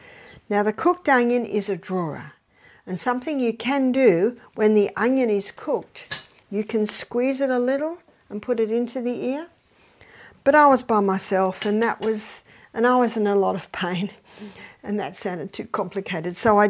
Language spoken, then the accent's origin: English; Australia; I'm Australian. This is Scotland.